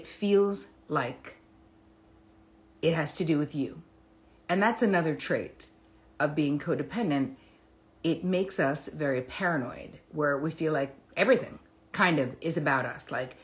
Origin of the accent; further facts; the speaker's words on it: United States; I don't know. I'm American.